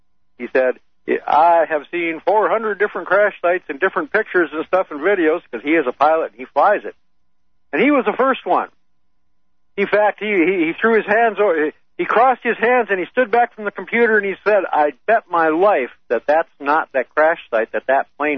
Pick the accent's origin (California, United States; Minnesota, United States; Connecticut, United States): Minnesota, United States; I'm from Minnesota.